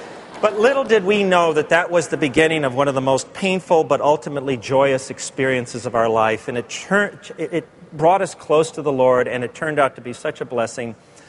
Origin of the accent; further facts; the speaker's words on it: Los Angeles, California, United States; born there; barrio of East L.A., and little did I know that my life would become entwined in the life of this precious ministry